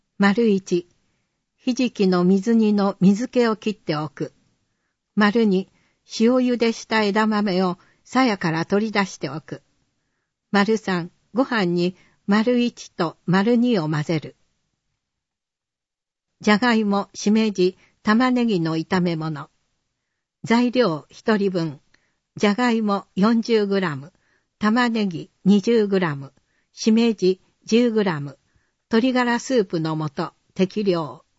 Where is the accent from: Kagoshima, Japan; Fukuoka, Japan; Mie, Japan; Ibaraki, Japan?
Mie, Japan; 建設会社を中心に地元三重での就職先を探しました。